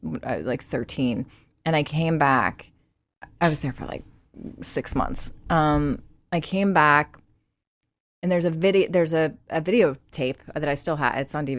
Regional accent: Texas, United States; accent: Texas; it is my Texas accent blended in with my British accent

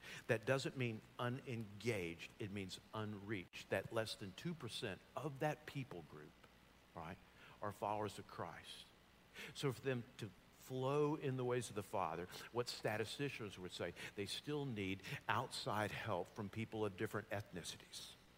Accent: Memphis, Tennessee, United States; Okay, now I'm from Memphis, that's barbecue-obsessed, so I can't imagine that, okay?

